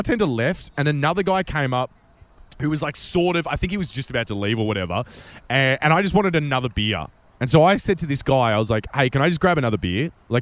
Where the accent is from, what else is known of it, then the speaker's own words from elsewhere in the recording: Australia; accent: Australian; It was easier for me to be understood by speaking Spanish than it was to get through my Australian accent.